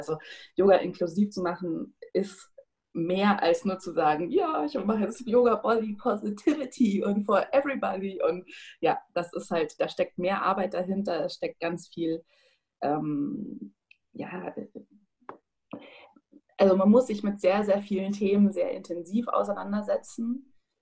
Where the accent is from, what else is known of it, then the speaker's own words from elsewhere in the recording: Munich, Bavaria, Germany; moved away as an adult; now in Berlin, Germany; Ich bin 30 Jahre alt. Ich komme ursprünglich aus München, bin vor kurzem nach Berlin gezogen